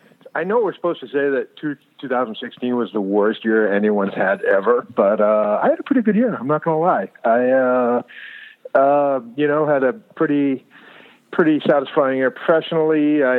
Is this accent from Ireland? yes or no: yes; Ireland; Since I'm Irish, I can say that some stereotypes are true.